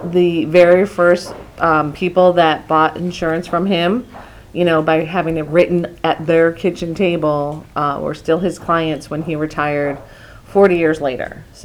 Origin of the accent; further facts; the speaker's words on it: Wilmette, Illinois, United States; I grew up in Wilmette.